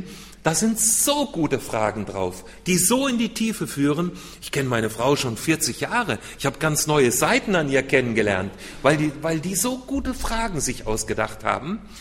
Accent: Hesse, Germany; Ich muss nach Hessen zurück, ich bin ein Hesse, ich muss heute wählen

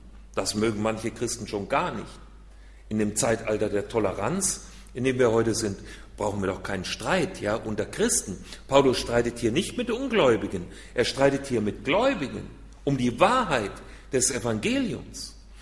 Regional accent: Hünfeld, Hesse, Germany; wir in unserer Gemeinde, aus der ich komme, im Landkreis Fulda, aus Hünfeld heißt die kleine Stadt

